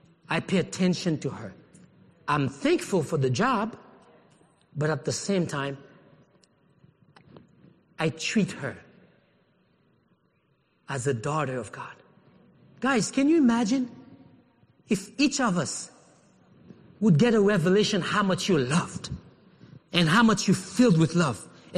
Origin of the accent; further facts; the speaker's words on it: Haiti; we grew up in Haiti